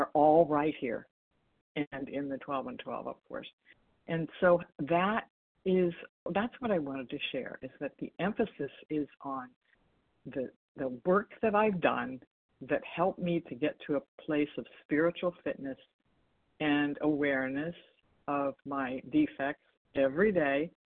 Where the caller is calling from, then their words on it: Washington, United States; from Washington State.